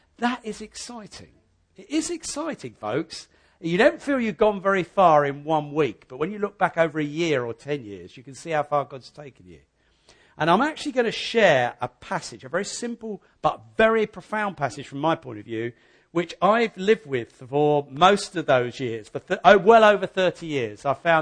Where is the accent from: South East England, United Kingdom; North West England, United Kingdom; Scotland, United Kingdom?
South East England, United Kingdom; I'm from East Sussex, so I'm a bit ignorant about where the west and the mid start.